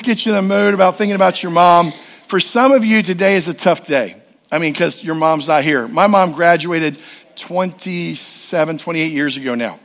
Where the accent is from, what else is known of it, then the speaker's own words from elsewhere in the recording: Sharptown, Maryland, United States; So growing up in Sharptown, this is where we would come a lot of times for all kinds of different things.